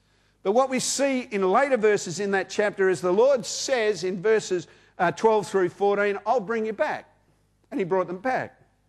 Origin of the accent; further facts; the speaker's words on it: Mount Lawley, Western Australia, Australia; when I was growing up in Mount Lawley back in the 60s and I went to high school?